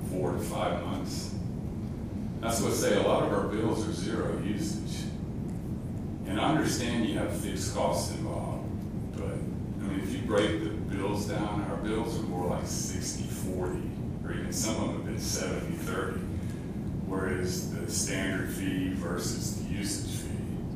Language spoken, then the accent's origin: English; Atlanta, Georgia, United States; Now, we're from Atlanta, and Atlanta's a lot more expensive.